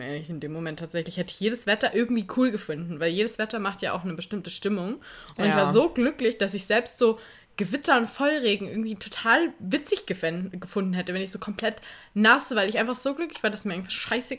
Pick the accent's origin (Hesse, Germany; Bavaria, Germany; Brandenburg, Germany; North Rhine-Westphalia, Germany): Bavaria, Germany; Munich; now in Hamburg, Germany; Hamburg hat einfach die weniger Niederschlagsrate als München und ich komme aus München.